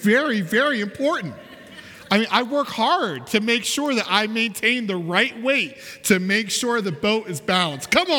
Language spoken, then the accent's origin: English; Pennsylvania, United States; I'm a boy from Pennsylvania, and I grew up in central PA, and we didn't have a whole lot of lakes, and I didn't really grow up around boats.